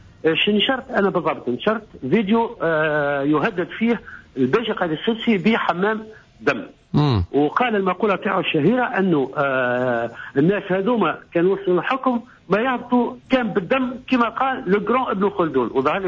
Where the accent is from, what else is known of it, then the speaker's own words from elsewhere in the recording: Tunisia; أنا كمواطن تونسي كمساهم في الثورة التونسية